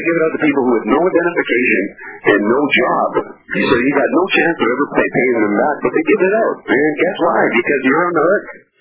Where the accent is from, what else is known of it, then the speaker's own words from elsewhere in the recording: Canada; Yeah, well, you know, I'm from Canada.